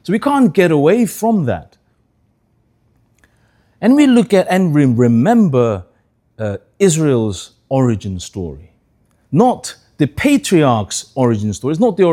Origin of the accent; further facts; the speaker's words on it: England, United Kingdom; the reason why I speak like this is because I was brought up in England.